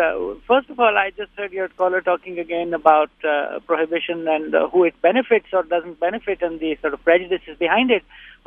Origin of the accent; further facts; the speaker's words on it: Pakistan; moved away; I am an immigrant from Pakistan, and when I was growing up, we had legal drugs, and they were available in shops.